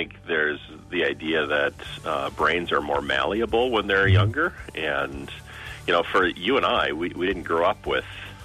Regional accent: Oostburg, Wisconsin, United States; So for folks who don't know, I'm from Oostburg, which is over on the east side of Wisconsin, right along Lake Michigan.

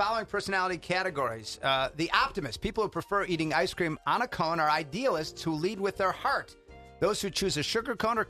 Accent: Wisconsin, United States; I mean, that's close to my hometown, so I'm going to, you know.

